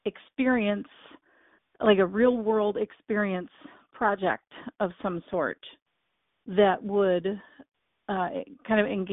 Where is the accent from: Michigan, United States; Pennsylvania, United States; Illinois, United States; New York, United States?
Illinois, United States; Aurora; I'm from Aurora, just outside of Chicago